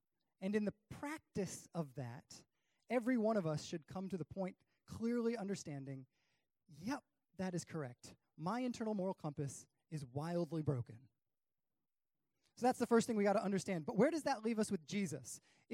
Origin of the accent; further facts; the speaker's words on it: Rhode Island, United States; I'm from Rhode Island, so I had a mechanic available.